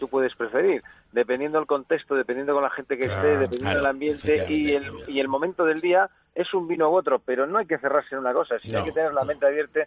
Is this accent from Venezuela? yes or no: no; Ponferrada, Castile and León, Spain; me sentí hasta profeta en mi tierra, en Ponferrada